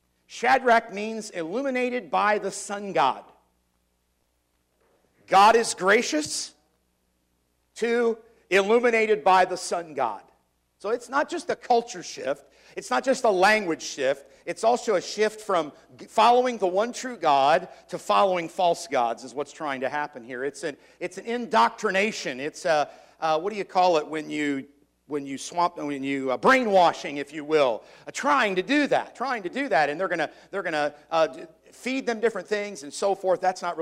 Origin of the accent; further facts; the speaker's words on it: United States; born there; But I was not born in Canada. I was born in the U.S. And so by birth, I'm an American, okay?